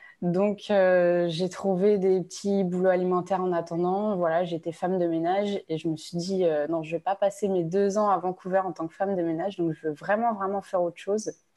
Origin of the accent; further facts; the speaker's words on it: Pays de la Loire, France; also born or lived in south of France; Alors, j'ai grandi en France. J'ai grandi dans le sud de la France, puis dans la région de Nantes. On a déménagé plusieurs fois.